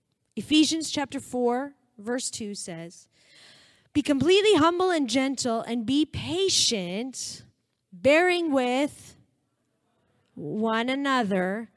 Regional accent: Canada; we're Canadian, we're super polite

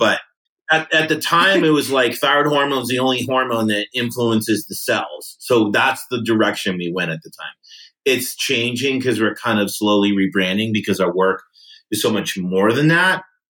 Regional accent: East Coast, United States; We kind of say it because I'm from the East Coast, she's from the West Coast

